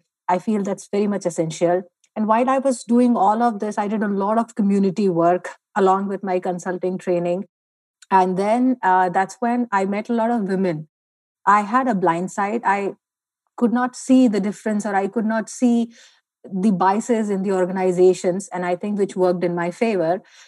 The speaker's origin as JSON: {"language": "English", "country": "India", "said": "I'm from India."}